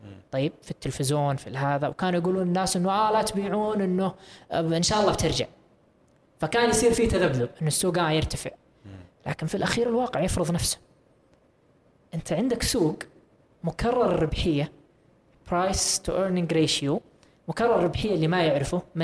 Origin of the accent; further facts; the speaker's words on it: Saudi Arabia; يعني ما هو بس عندنا في السعودية